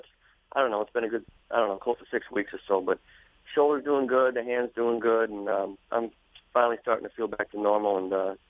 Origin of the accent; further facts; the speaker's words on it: Lake Zurich, Illinois, United States; And then we grew up in Chicago, Lake Zurich, ever since. Went to grade school, junior high school, graduated high school.